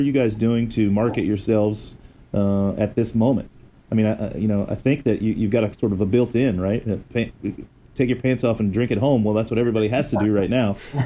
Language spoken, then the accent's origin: English; Florida, United States; I grew up in Florida. This is like such a beachable drink.